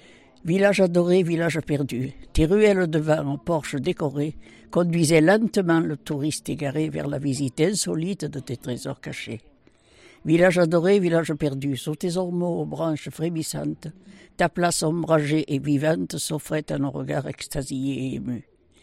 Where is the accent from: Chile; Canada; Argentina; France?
France; Sainte-Croix-du-Verdon, Provence-Alpes-Côte d'Azur; born there; Je suis née dans la vallée de Sainte-Croix qui a été détruite par le Var, par le Verdon. Dans la maison où ma mère était née, mon grand-père était né, mon arrière-grand-père. C'était le nid de la famille.